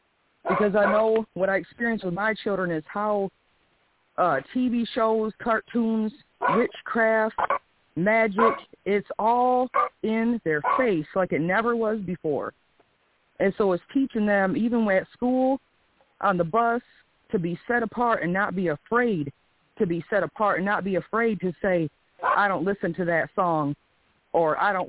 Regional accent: Wayland, Michigan, United States; of Wayland, Michigan.

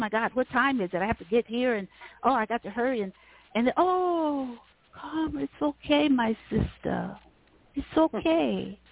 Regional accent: Selma, Alabama, United States; I didn't know anything about meditation when I was growing up in Selma or most of my adult life.

